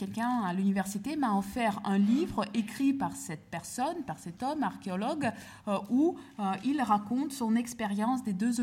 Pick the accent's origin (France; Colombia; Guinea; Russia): Russia; Siberia; j'ai grandi en Sibérie où ma mère et puis toutes les autres femmes fabriquaient tout elles-mêmes.